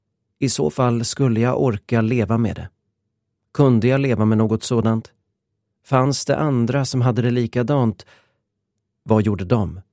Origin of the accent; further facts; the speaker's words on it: Lidköping, Västra Götaland County, Sweden; Jag var 17 år och gick nu på gymnasiet i min hemstad Lidköping.